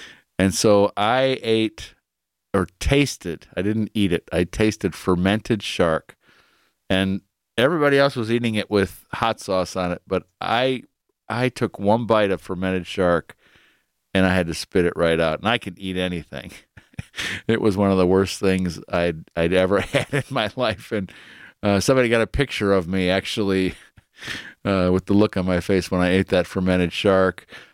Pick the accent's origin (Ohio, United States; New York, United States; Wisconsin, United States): Ohio, United States; Cleveland; Reminds me of my old days growing up in Cleveland in the 60s and 70s.